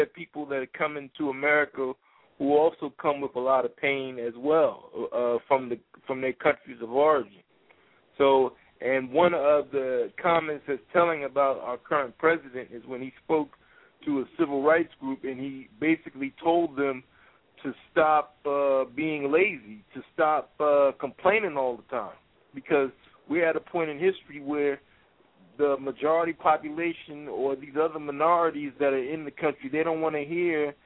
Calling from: Philadelphia, Pennsylvania, United States; I'm calling from Philadelphia.

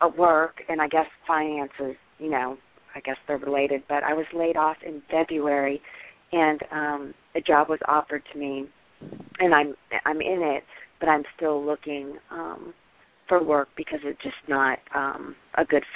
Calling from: North Carolina, United States; I'm calling from North Carolina.

